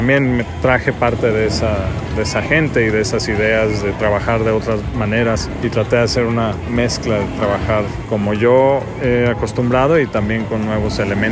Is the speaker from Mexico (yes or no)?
yes; Mexico; también como mexicano estar ahí representando